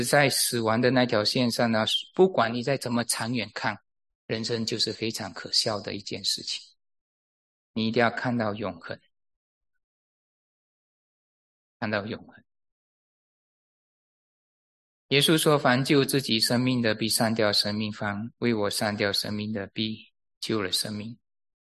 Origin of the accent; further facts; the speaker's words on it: Malaysia; 我是马来西亚来的